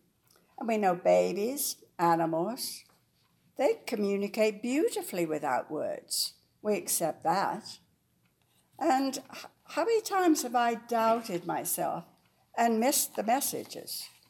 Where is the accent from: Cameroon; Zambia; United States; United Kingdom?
United Kingdom; England; moved away as an adult; I grew up in England, very close to family, water at the bottom of my road, the river, 8 miles away in the North Sea Ocean.